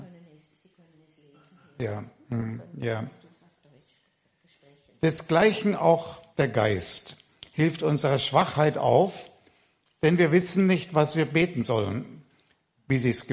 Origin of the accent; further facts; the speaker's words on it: Germany; also born or lived in Poland; ich komme aus Deutschland. Ich bin im Osten, was heute Polen ist, geboren, wurde vertrieben, wurde Flüchtling.